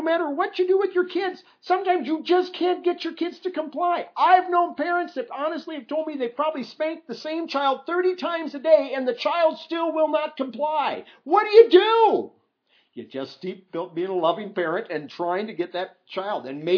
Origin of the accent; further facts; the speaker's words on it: Iowa, United States; My wife and I grew up in Catholic country in Iowa